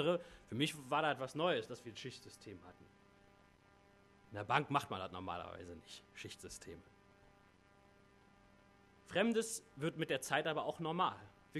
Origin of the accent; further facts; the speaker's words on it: Struxfeld, Germany; Ich komme aus Struxfeld, gar nicht weit weg, ne, 2 Dörfer weiter.